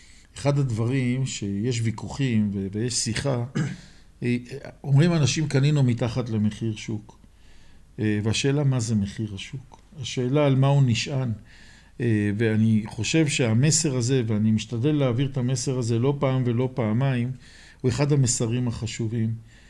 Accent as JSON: {"language": "Hebrew", "town": "Jerusalem", "region": "Jerusalem District", "country": "Israel", "said": "אנחנו ירושלמים, כמו תל אביבים, רוצים לנסוע בעיר"}